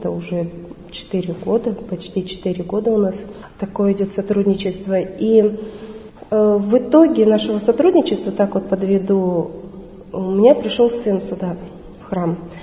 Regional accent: Kazakhstan; moved away; Я приехала сюда, приехала из Казахстана.

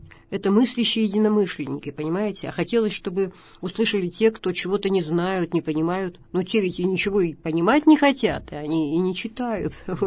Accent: Yekaterinburg, Sverdlovsk Oblast, Russia; потому что я здесь родилась в 46-м году. Это мой родной город, Екатеринбург.

